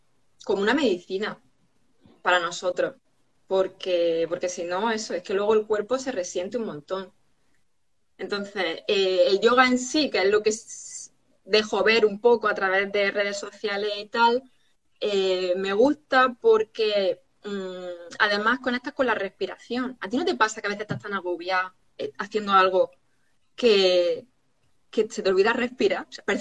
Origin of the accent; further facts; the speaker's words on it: Almería, Andalusia, Spain; ahora sí que voy a aprovechar para darle bombo a mi tierra, porque en Almería tenemos una playa